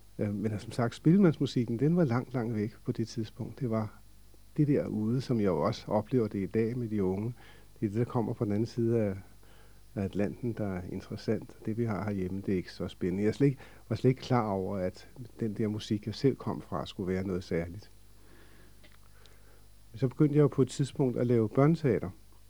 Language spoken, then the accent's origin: Danish; Copenhagen, Capital Region of Denmark, Denmark; Man kunne også efterhånden få dem derhjemme på Nørrebro. Og det var sådan en helt ny verden, der dukkede op. Fordi jeg var jo vant til versusmusikken på Nørrebro